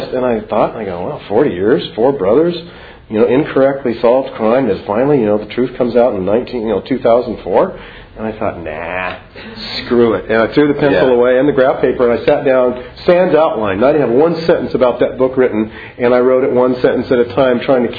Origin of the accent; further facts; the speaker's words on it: California, United States; So my 1968... as a 14-year-old growing up in Orange County was a year of staggeringly big characters and events to me.